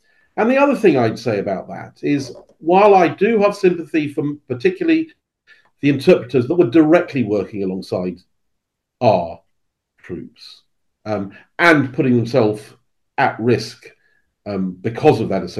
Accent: United Kingdom; I mean, I'm all for female education, but I am British.

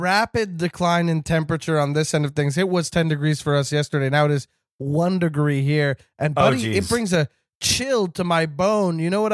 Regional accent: Canada; We're both Canadian.

